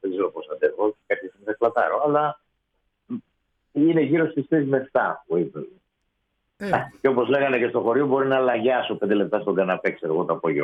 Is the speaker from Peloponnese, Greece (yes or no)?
yes; Argos, Peloponnese, Greece; Αλλά το χωριό που έχουν γίνει τα γυρίσματα είναι η Καρδιά Αργολίδος. Και από εκεί κατάγομαι. Εγώ μεγάλωσα στο Άργος.